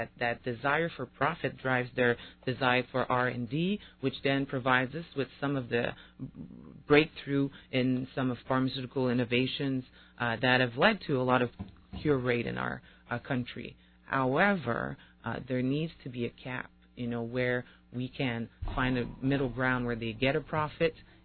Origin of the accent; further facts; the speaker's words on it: Canada; now in United States; although I'm from Canada, we recently became American citizens.